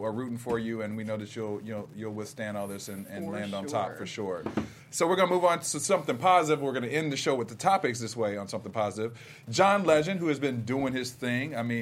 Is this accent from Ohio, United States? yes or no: yes; Ohio, United States; That's my Ohio boy. We're both from Ohio.